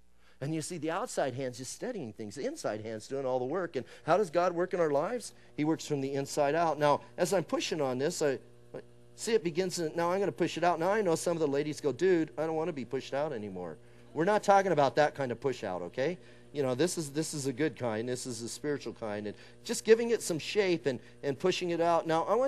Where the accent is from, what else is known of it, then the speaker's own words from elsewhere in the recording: Bisbee, Arizona, United States; I'm from Bisbee, Arizona. You know, going to Tucson was huge.